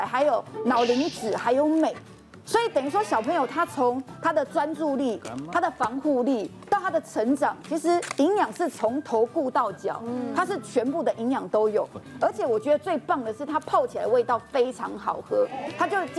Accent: United States; 因为我就自己觉得我是美国人，所以我们家的全部都是走美式的饮食风格。

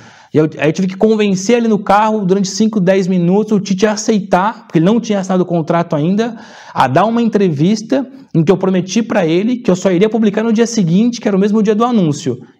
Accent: São Paulo, Brazil; E eu sou de São Paulo

